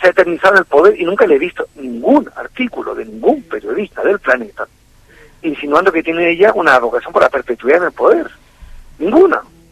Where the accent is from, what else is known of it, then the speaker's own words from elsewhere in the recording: Chile; Yo soy chileno.